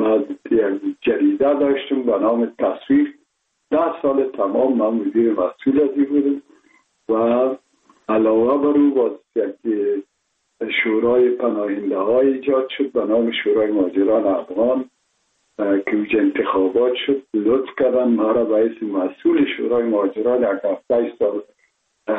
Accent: Kabul, Afghanistan; born or raised there

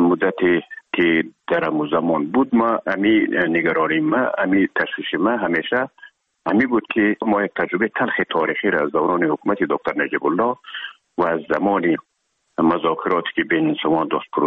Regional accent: Herat, Afghanistan; now in Kabul, Afghanistan; مدتی که ما در کابل آمدیم، خودمون از هرات که آمدیم به آکادمی نظامی

